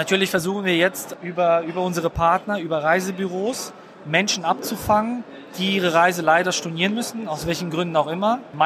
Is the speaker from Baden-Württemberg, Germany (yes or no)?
no; Berlin, Germany; bin aus Berlin